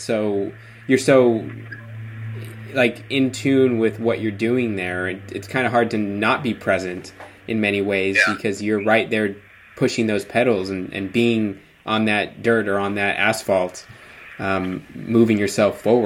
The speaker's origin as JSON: {"language": "English", "town": "Los Angeles", "region": "California", "country": "United States", "said": "I'm from Los Angeles, but I go to college in San Luis Obispo."}